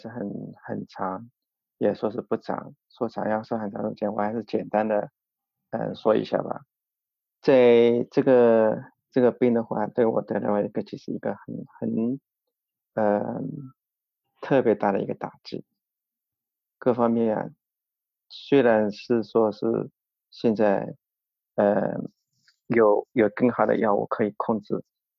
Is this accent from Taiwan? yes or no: no; Guangdong, China; also born or lived in Zhejiang; now in Canada; 我是来自中国来自中国广东。生活的，然后是出生在中国的浙江，然后我来加拿大已经快四年多了，应该已经差不多四年半了吧，仅仅四年半了。